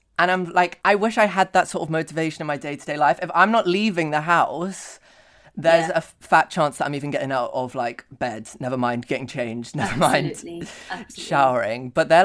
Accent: London, United Kingdom; I'm from London.

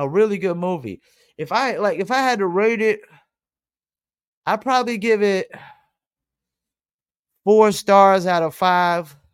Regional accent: Fayetteville, North Carolina, United States; my hometown city of Fayetteville, North Carolina, otherwise known as Vietnam.

